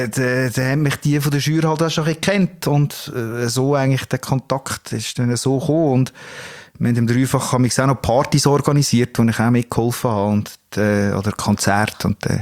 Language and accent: German; Lucerne, Switzerland; born there; Ich bin nur ein Papierli-Urner. Das heisst, ich bin in Luzern geboren. Meine Eltern sind einfach Urner.